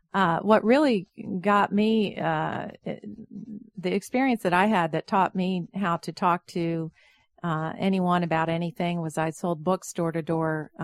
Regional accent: North Carolina, United States; also born or lived in Boston; I'm from North Carolina, but I lived in Boston for a number of years right out of college.

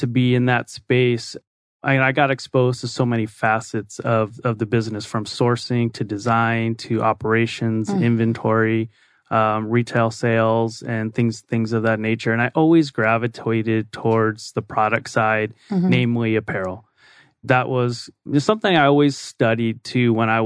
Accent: Phoenix, Arizona, United States; I'm actually also a native. Okay. So born and raised in Phoenix, and went to the University of Arizona.

